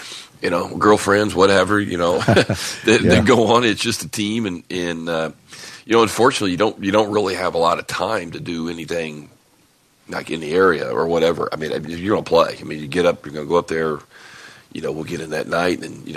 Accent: Illinois, United States; I know I grew up in Illinois, and you had. Holiday tournaments were huge in the state of Illinois.

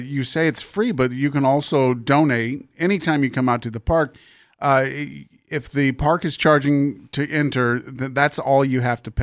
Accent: Midwest, United States; I grew up in the Midwest, so when we were visiting the museum, I saw some things that I'd never seen before.

